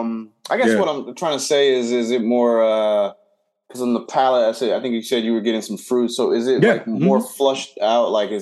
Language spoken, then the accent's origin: English; United States; as an American, when you go over there, you're just expecting more